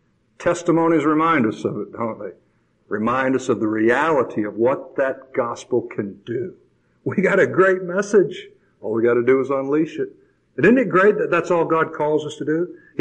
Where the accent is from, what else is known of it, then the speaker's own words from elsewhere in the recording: Jacksonville, Florida, United States; eventually went back to Jacksonville, Florida, which is my hometown